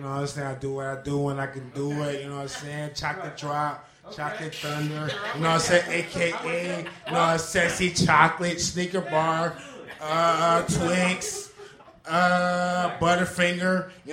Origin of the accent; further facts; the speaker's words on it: Detroit, Michigan, United States